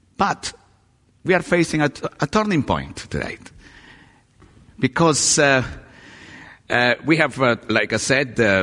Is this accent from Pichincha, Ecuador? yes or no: no; Guayaquil, Guayas, Ecuador; English is a second language; I was born in Ecuador. Ecuador is the country I come from. Guayaquil is the city where I live. I grew up in a Baptist setting. My father is still a Baptist minister in Guayaquil.